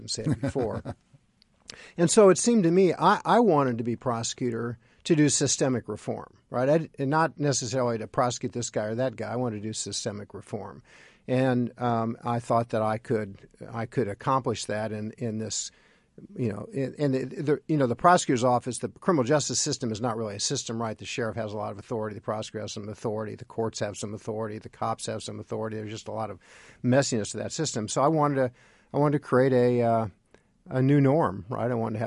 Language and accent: English; Indianapolis, Indiana, United States; Well, when I grew up in Indianapolis, this is essentially in my formative high school years